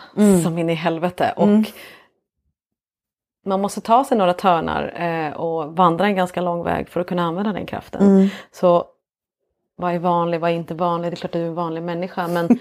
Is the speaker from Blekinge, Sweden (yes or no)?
no; Fagersjö, Stockholm County, Sweden; jag är ju bara den här personen från Fagersjö som inte vet någonting. Jag är från Fagersjö